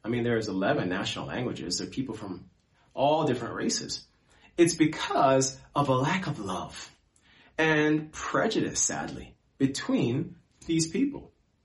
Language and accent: English; United States; as an American, being in the U.S., my wife as well, We've dealt with prejudice from time to time.